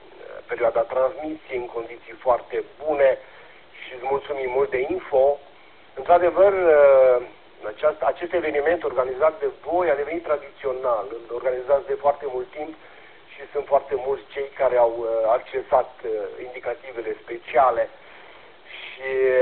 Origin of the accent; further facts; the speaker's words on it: Romania; pentru că e bine să fim aici împreună de peste tot din lume. Suntem români și ne mândrim cu asta.